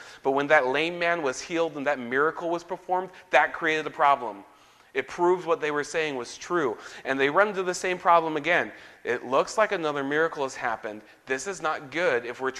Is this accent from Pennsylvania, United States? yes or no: no; Washington, United States; I grew up in Washington. When we see crime, a lot of times you see repeat offenders.